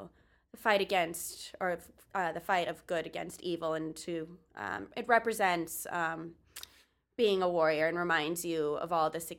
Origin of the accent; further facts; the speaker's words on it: Florida, United States; also born or lived in Wisconsin; even though growing up in Florida and growing up in Wisconsin, there wasn't necessarily a temple nearby